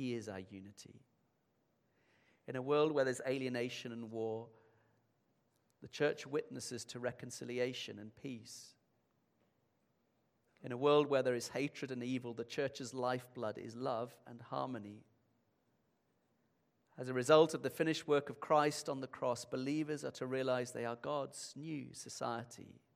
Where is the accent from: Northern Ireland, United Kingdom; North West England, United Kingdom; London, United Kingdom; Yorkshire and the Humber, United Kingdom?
Yorkshire and the Humber, United Kingdom; also born or lived in India; because I'm from Yorkshire